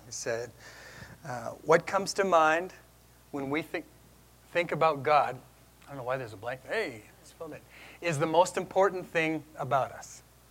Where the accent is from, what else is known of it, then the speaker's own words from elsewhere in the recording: Saskatchewan, Canada; I said, oh, I'm a Canadian. More specifically, I'm a prairie boy. More specifically than that, I'm a Saskatchewan native. I'm a small town boy